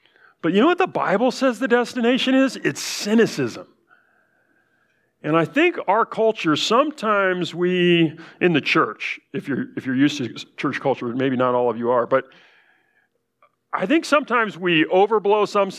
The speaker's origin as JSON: {"language": "English", "region": "Colorado", "country": "United States", "tie": "born or raised there", "said": "I grew up in Colorado."}